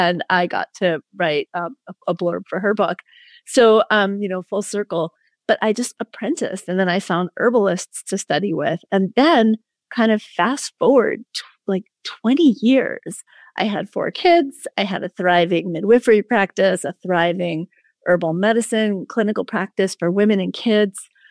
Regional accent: New York City, New York, United States; I was born in New York City in 1966. Y'all can do the math. And I grew up in a housing project with a single mom.

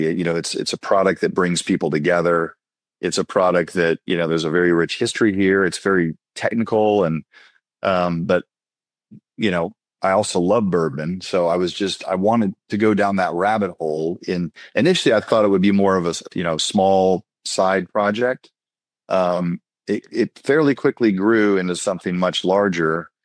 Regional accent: Kentucky, United States; also born or lived in New York; I grew up in Kentucky. I took a job in New York, actually in the city of Manhattan, straight out of college.

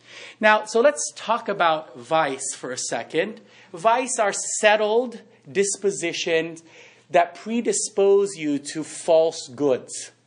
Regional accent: Philippines; I grew up in the Philippines, and in Asia, academic excellence was elevated to one of the greatest goods you could have.

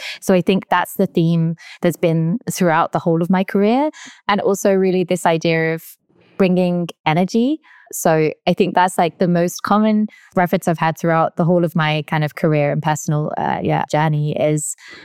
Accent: England, United Kingdom; now in Amsterdam, Netherlands; I'm English, but I'm based in Amsterdam.

